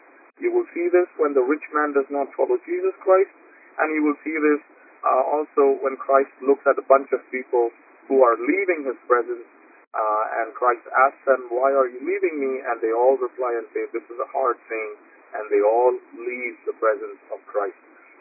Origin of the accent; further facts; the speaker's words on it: India; this is something that we as an Indian community and we as a Malangara Orthodox Church need to understand deeply.